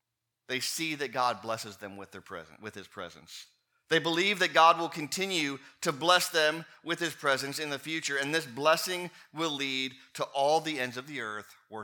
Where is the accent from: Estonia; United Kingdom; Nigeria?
Nigeria; It's not as loud as a Nigerian service. Nigerian churches, we wore earplugs in church in Nigeria.